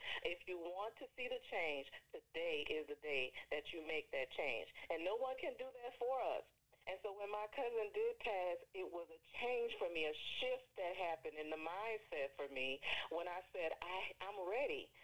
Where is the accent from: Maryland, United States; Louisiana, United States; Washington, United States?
Louisiana, United States; New Orleans; I am from New Orleans, on the outskirts of New Orleans, not too far from there.